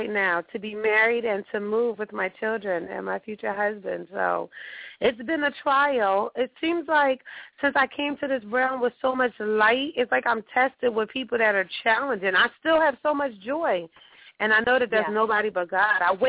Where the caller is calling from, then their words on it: New Jersey, United States; New Jersey.